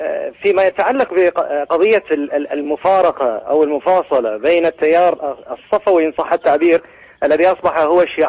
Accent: Bahrain; يعني هنا عندنا في البحرين

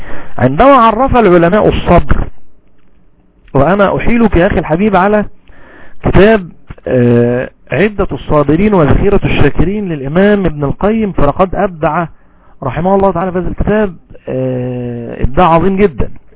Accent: Egypt; ودي أعظم مصيبة وقع فيها المسلمون الآن لا سيما عندنا في مصر

